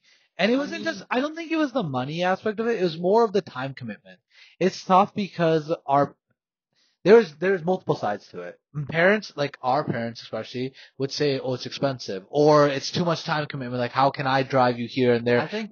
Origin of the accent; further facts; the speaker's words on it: Pakistan; we're Pakistani and we're Muslim, so that's not our culture.